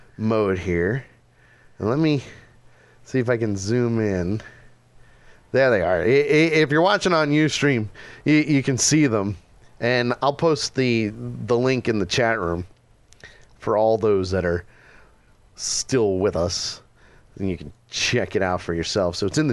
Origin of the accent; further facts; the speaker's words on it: New York, United States; I'm from New York. No, we don't.